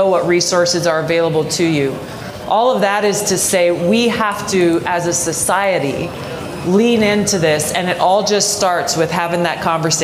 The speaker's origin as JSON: {"language": "English", "region": "Hawaii", "country": "United States", "said": "I come from Hawaii, the most remote island chain in the world."}